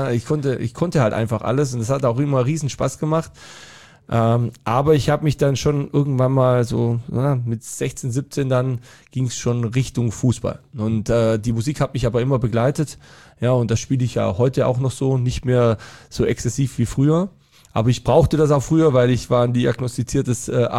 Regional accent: Baden-Württemberg, Germany; Ich bin offiziell ja im Allgäu geboren, aber das ist ganz am Rande des Allgäus. Also wo ich herkomme, das ist eigentlich Oberschwaben.

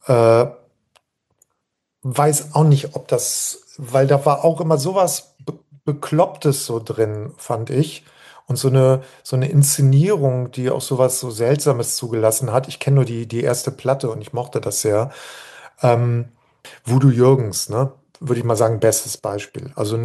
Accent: Cologne, North Rhine-Westphalia, Germany; also als Kölner.

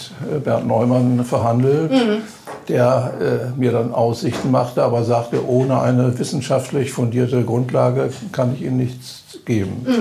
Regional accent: Bremen, Germany; also born or lived in Delmenhorst; ich bin zwar in Delmenhorst geboren, aber mit einem Lebensjahr dann schon nach Bremen-Middelsbüren gezogen, bis uns da Klöckner vertrieben hat. Mhm. Und dann bin ich im Rand, niedersächsischen Rand, in Plattchen-Werbe gelandet, bin aber dann in Lesum zur Mittelschule gegangen

